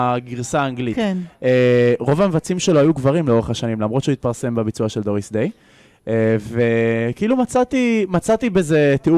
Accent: Beit Herut, Central District, Israel; הבריכה בבית חירות, המושב שגדלתי בו.

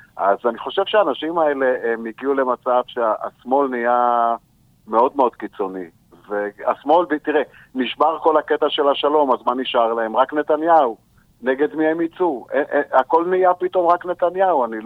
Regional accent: Haifa, Haifa District, Israel; אני ילד טוב חיפה, נולדתי בחיפה

